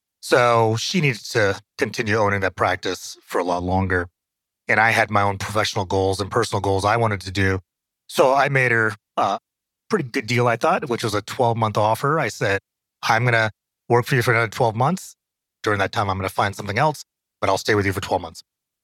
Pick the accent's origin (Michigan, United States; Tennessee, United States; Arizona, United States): Arizona, United States; Phoenix; also born or lived in Brooklyn; So I grew up in Phoenix, Arizona. I was born in Brooklyn.